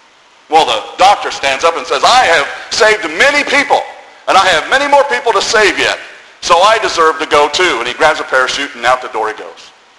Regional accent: Boston, Massachusetts, United States; born there; also born or lived in Carolina / Florida / Chicago / San Diego; because my dad was in the Navy and I was born in Boston. I spent time in Carolina. I was down in Florida. I was up in Chicago. I was out in San Diego

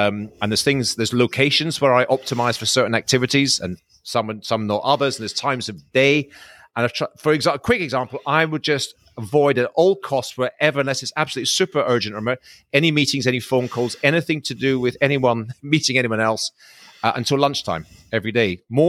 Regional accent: Scotland, United Kingdom; I've always, you know, come from humble roots. I come from Scotland.

